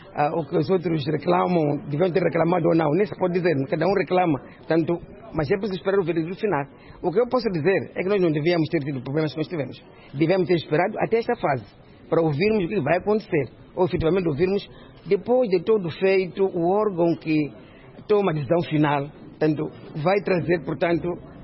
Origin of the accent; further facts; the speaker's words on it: Mozambique; como moçambicanos, devemos efetivamente esquecer, portanto, cada um de nós olhar para frente